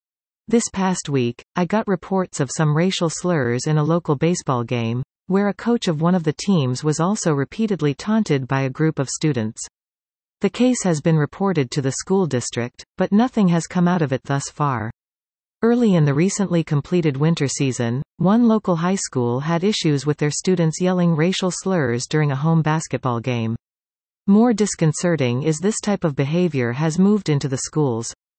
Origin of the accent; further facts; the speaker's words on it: Pleasanton, California, United States; The message has changed since I grew up in Pleasanton.